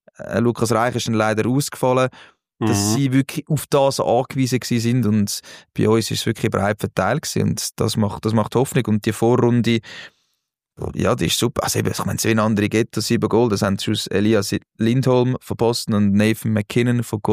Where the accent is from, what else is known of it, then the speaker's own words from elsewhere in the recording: Switzerland; Und dann musst du eben als Schweizer musst sagen, hey, das ist eigentlich das Niveau, das ich muss haben